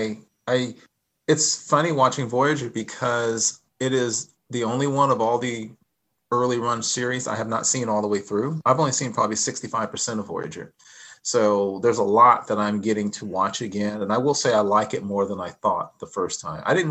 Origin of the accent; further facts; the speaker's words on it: Texas, United States; you know, my home state of Texas, people were massacred by the Comanche all the time back in the day.